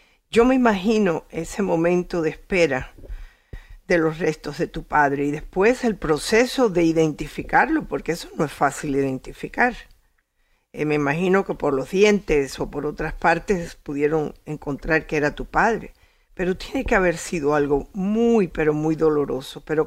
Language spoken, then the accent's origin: Spanish; Cuba; born there; porque yo nací en Cuba.